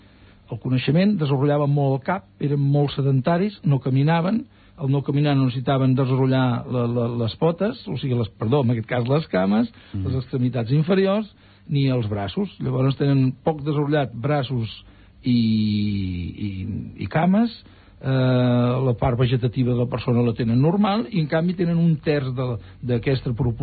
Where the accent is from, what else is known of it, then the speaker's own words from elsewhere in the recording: Catalonia, Spain; jo estava molt lluny de casa meva, esclar, jo soc de, com veieu, doncs soc de Catalunya, i allò era el Perú, i jo tinc una formació religiosa molt...